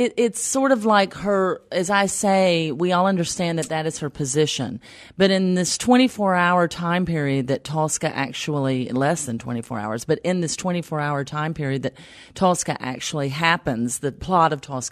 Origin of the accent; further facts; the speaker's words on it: Tobaccoville, North Carolina, United States; accent: southern; I know I hail from Tobaccoville, North Carolina.